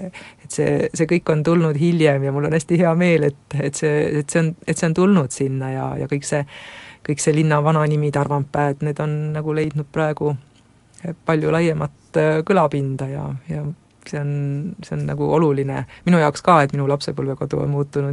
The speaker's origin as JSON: {"language": "Estonian", "town": "Rakvere", "region": "Lääne-Viru County", "country": "Estonia", "tie": "born or raised there", "said": "mina olen kogu oma selle lapsepõlve, kuni ma Tartusse ülikooli tulin, Rakveres veetnud ja läksin kooli Rakvere esimesse keskkooli ja lõpetasin siis selle sama esimese keskkooli ka seal Rakveres, nii et väga, väga paikne inimene"}